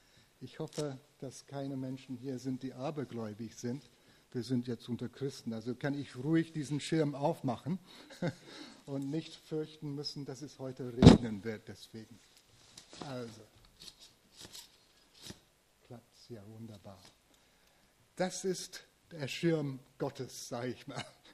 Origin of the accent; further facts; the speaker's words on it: England, United Kingdom; German is a second language; Also als Engländer weiß ich, was es ist, so ein Gentleman zu sein